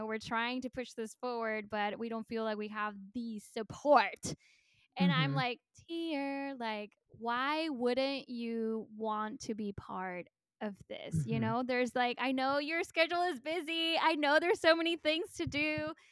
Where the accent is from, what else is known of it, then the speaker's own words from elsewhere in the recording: Puerto Rico; I'm bilingual. I am originally from Puerto Rico, and it is so hard.